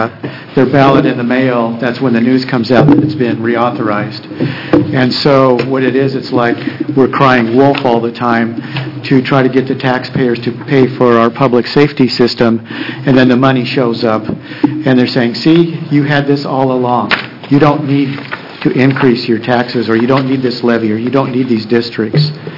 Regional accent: Oregon, United States; Again, I'm from Josephine County.

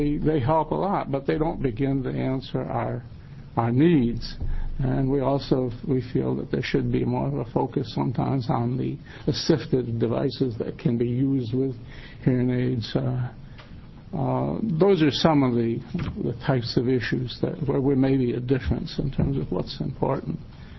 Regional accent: Monmouth, Oregon, United States; from Monmouth, Oregon

